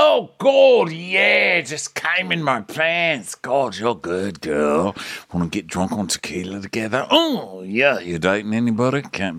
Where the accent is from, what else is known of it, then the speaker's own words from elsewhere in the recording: Wisconsin, United States; I'm from Wisconsin and this is just how we are.